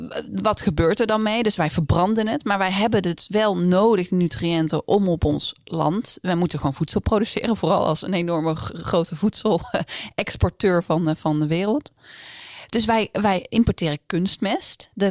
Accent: North Brabant, Netherlands; En ik kom uit Brabant, ik heb mijn oma en opa zijn wel van boerenafkomst

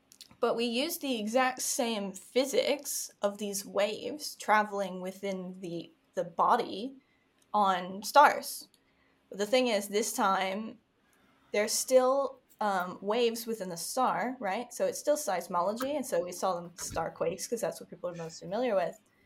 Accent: Dallas, Texas, United States; Oh, okay. I'm from Dallas.

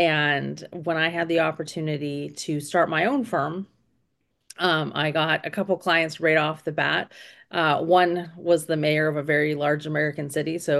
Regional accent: Canada; I grew up in all over Canada. I was born in the Arctic, which I've been considerably trying to move further south as I get older, stay warm.

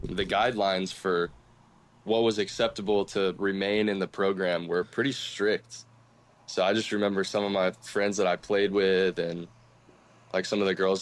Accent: DeLeon Springs, Florida, United States; But I'm more from Central Florida, from DeLeon Springs. It's pretty close to Stetson University in DeLand.

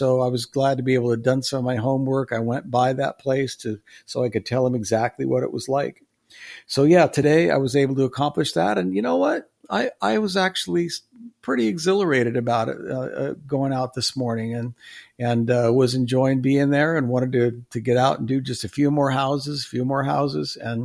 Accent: California, United States; I'm here from California. I love my country and I love my grandchildren.

